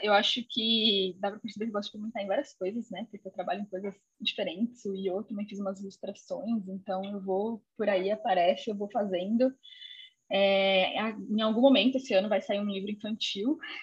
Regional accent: Sumaré, São Paulo, Brazil; muito pequena, então, para falar a verdade, eu não nasci nela, porque não tinha uma maternidade, para você ter uma ideia de como eu era pequena. Cresci em Sumaré, sempre vivi em Sumaré, moro perto ainda de Sumaré, tipo, a 15 minutos de Sumaré

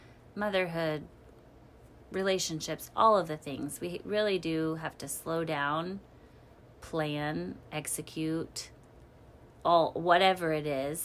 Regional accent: Garland, Texas, United States; I'm from Garland. I literally love that I am from Garland.

